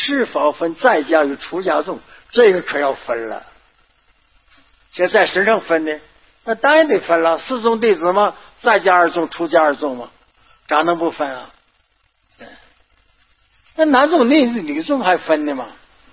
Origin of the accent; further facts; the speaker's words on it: Northeast China, China; 我东北人没后脑勺子